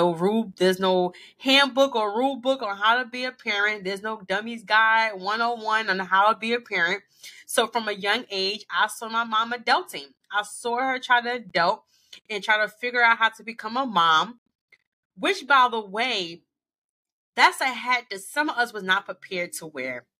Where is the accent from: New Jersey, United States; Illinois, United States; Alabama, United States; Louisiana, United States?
New Jersey, United States; So, I grew up in New Jersey. Not much impression there, but that's okay. I don't like New Jersey either. My family is from North Carolina, like Charlotte, Raleigh, Durham.